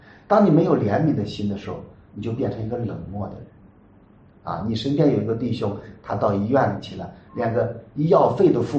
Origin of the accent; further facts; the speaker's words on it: China; 我们中国人说什么？